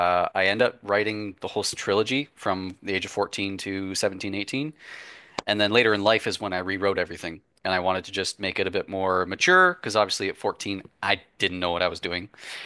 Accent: Canada; Also, I'm from Canada. Anyone wondering? I'm in Canada, so we have Tim Hortons.

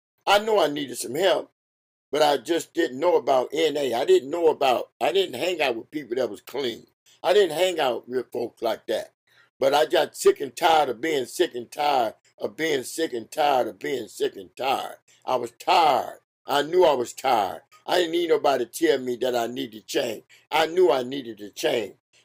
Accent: New Orleans, Louisiana, United States; I come from Louisiana. I'm originally from Louisiana, the mean streets of New Orleans, Louisiana.

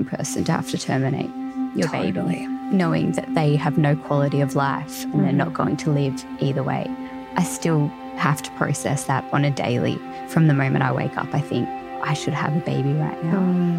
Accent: Avoca, New South Wales, Australia; So I grew up in Avoca.

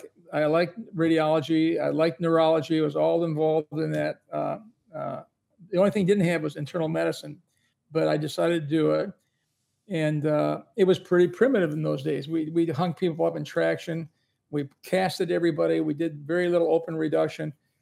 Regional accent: Highland Park, Michigan, United States; Well, I grew up in Highland Park, Michigan, and I went to University of Detroit High School, which was an all boys school, which my father sent me

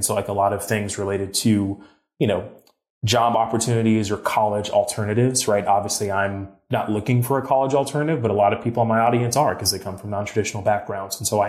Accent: Georgia, United States; now in New York City, United States; my dad's from Mississippi. My mom's from Atlanta. I grew up just outside of Atlanta in the suburbs. But like, yeah, I moved to New York City with a suitcase

